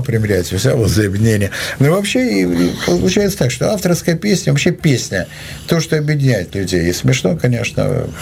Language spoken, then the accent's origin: Russian; Leningrad, Saint Petersburg, Russia; now in Moscow, Russia; я же в Москву переехал в 72-м году, я ленинградец.